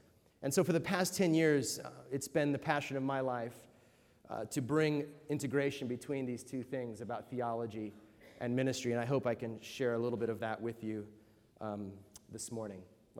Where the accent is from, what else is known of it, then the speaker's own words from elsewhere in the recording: Hollywood, California, United States; I'm from Hollywood, California, and I'm surrounded by amazing musicians all the time.